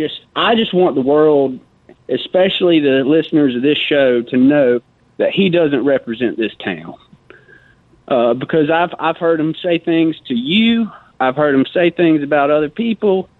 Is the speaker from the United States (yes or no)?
yes; Tuscaloosa, Alabama, United States; that doesn't represent my hometown. That doesn't represent the people of Tuscaloosa.